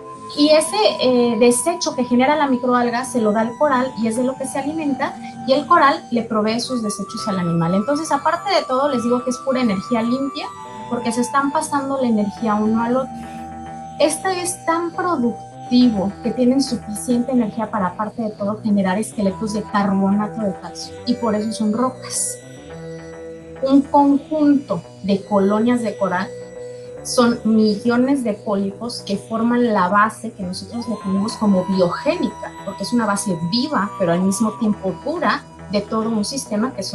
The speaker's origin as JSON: {"language": "Spanish", "region": "Mexico City", "country": "Mexico", "tie": "born there", "lives_now": "Puerto Vallarta, Mexico", "said": "Yo nací en la Ciudad de México y siempre me gustó ir al mar."}